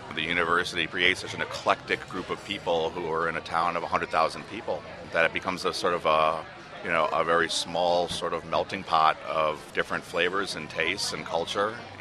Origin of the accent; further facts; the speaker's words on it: Ann Arbor, Michigan, United States; I was originally from Ann Arbor. I still have family in Ann Arbor.